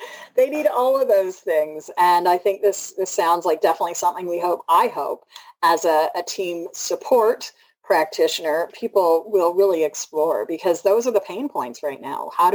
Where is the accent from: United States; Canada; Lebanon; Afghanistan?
Canada; As a Canadian